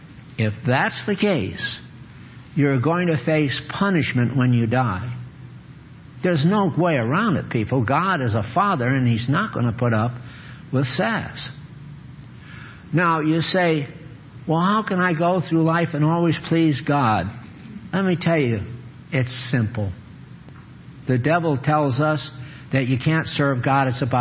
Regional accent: East Coast, United States; I was raised in the East Coast.

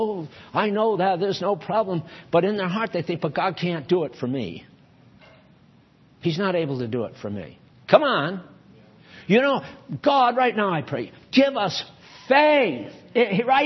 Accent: New England, United States; I'm from New England, and they're very independent people.

